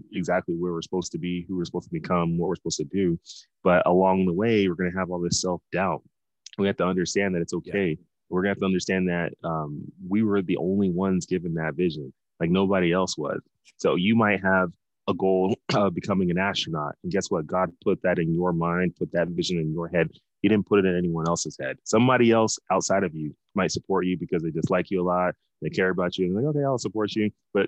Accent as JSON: {"language": "English", "town": "Dallas", "region": "Texas", "country": "United States", "tie": "born or raised there", "said": "I'm originally from Dallas, Texas. Grew up there my whole life. Both of my parents immigrated from Nigeria to the U.S. Back in the 80s before deciding to settle in Dallas"}